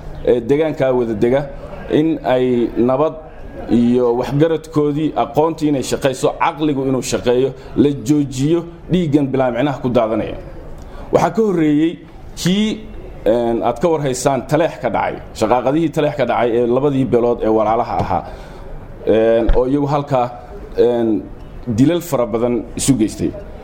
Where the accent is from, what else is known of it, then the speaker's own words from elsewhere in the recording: Las Anod, Sool, Somalia; born there; also born or lived in Mogadishu; anigu waxaan ka soo jeedaa oo aan ku dhashay gobolka Sool, magaalada Laascaanood. Waxaan ahay muwaadin reer Soomaaliland ah oo ka soo jeeda gobolada Bariga, Sool, Sanaag iyo Cayn.